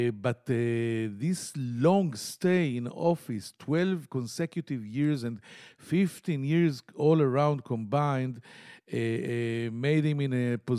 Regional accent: Tel Aviv, Tel Aviv District, Israel; from Tel Aviv.

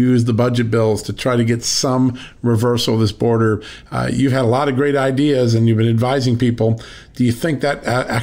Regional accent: Virginia, United States; He is Congressman Ben Klein from the great state, my home state, of Virginia.

